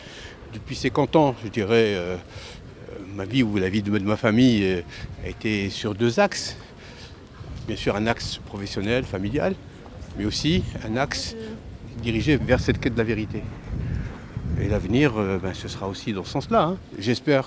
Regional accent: Belfort, Bourgogne-Franche-Comté, France; Je viens de Belfort. D'autre côté.

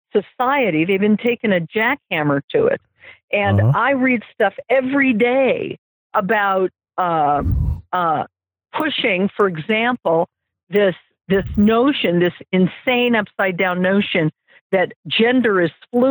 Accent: Denver, Colorado, United States; a beautiful, beautiful city where I grew up in Denver, Colorado

